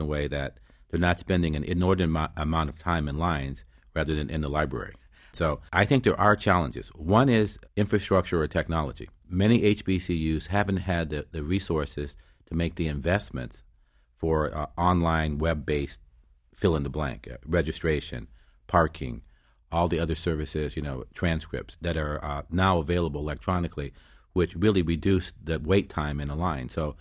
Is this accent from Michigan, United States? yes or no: yes; Detroit, Michigan, United States; At my hometown, so I track it closely.